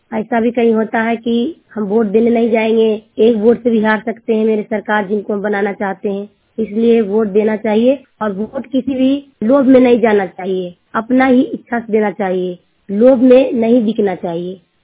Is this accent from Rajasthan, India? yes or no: no; Cherogaon, Bihar, India; मैं हरनौत ब्लॉक के चेरो गांव के रहने वाली हूँ